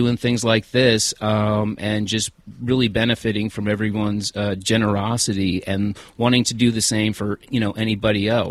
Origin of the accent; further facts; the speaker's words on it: Liverpool, North West England, United Kingdom; born there; So I was born in England. In Liverpool. My dad's from England. My mom is from Detroit. And I'm like a biracial kid